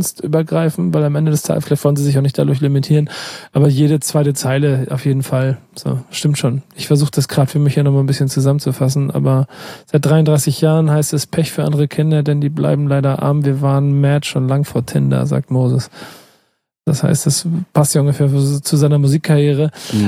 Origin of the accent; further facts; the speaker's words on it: Frankfurt, Hesse, Germany; Ich bin Frankfurterin aus Bahnhofsviertel.